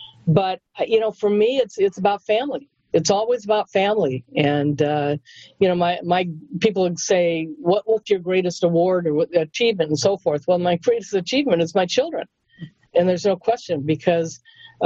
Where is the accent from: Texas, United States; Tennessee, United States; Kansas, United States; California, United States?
California, United States; even though we grew up in Southern California.